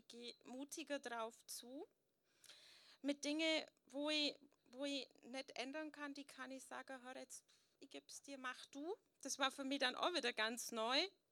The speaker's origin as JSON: {"language": "German", "town": "Möttingen", "region": "Bavaria", "country": "Germany", "said": "bin aus Möttingen."}